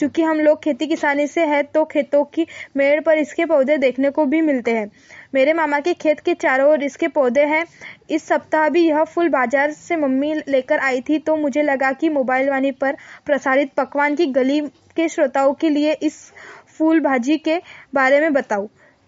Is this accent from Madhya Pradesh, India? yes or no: yes; Ramakona, Madhya Pradesh, India; मेरा गाँव रामाकोना जिले का सबसे बड़ा गाँव होने के साथ साथ 40 गांवों का केंद्र बिंदु है। साथ ही आदिवासी बाहुल्य क्षेत्र होने के साथ साथ कृषि प्रधान क्षेत्र है।